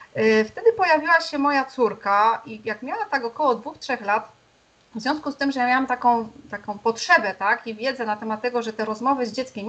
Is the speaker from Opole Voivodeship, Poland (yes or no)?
no; Silesian Voivodeship, Poland